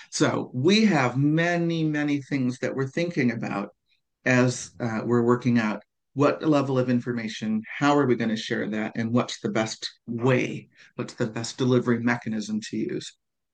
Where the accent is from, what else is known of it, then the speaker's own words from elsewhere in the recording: United States; now in England; As an American who lived 20 years in England